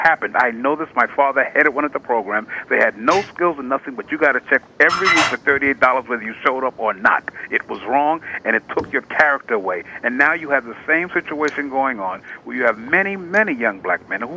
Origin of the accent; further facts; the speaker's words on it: United States; I'm an American, period.